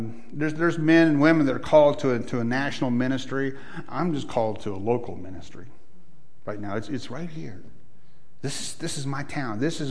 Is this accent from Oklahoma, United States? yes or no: no; Oregon, United States; I don't like to tell people I'm from Oregon.